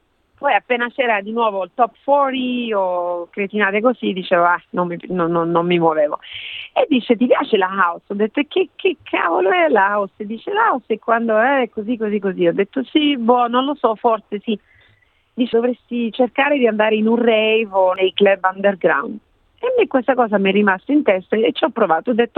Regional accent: Catania, Sicily, Italy; ovviamente sono catanese

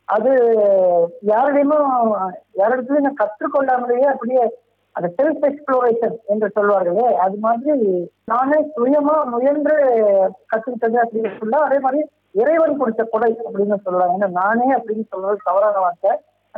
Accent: Rasipuram, Tamil Nadu, India; என்னுடைய சொந்த ஊர் வந்து தமிழகத்துல நாமக்கல் மாவட்டம் மாவட்டத்துல இங்க ராசிபுரம் அப்படிங்கிற ஊர்ல இருக்கேன் ஐயா.

